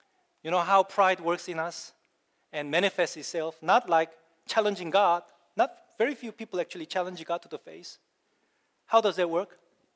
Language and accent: English; South Korea; I come from Korea. We have this culture of humility